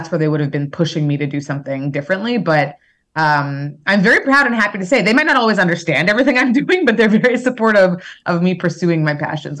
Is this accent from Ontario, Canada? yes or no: no; Winnipeg, Manitoba, Canada; existence where I'm mixed. So I never really felt like I belonged anywhere. You know, when I grew up in Winnipeg, Canada, I grew up in an area at the time that was like, there weren't a lot of Black kids. There weren't a lot of mixed kids.